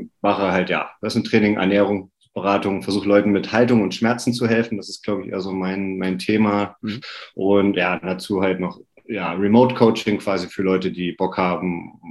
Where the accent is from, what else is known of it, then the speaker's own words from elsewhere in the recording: Thuringia, Germany; ich komme aus der Nähe von Oberhof und früher so in der DDR